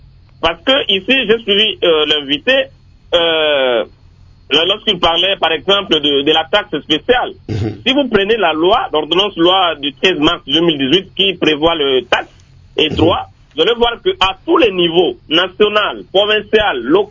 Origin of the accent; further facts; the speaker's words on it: Équateur, DR Congo; ceux qui exploitent chez moi à l'Équateur les bois